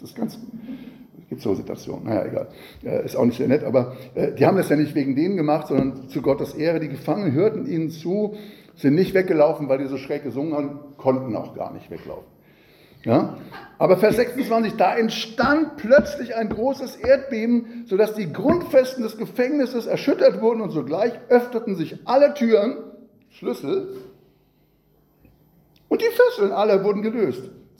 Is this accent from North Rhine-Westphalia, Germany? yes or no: no; Frankfurt am Main, Hesse, Germany; Und meine Stadt, meine Heimatstadt, haben sie sich ausersehen, Frankfurt am Main